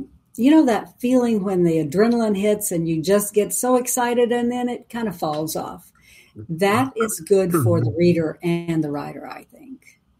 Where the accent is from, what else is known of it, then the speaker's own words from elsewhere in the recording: Oklahoma, United States; I grew up in Oklahoma for the most part, but I've been to the ocean several times and I love it.